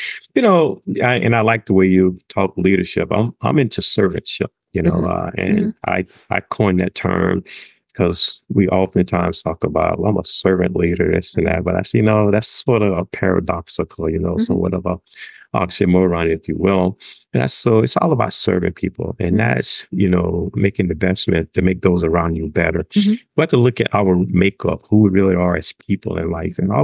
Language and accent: English; Goodwater, Alabama, United States; He came to my hometown. Goodwater is about 45 minutes to an hour, and he was somewhat, and it's small. It was about 3,000 people back then. Now it's only probably 1,500 people.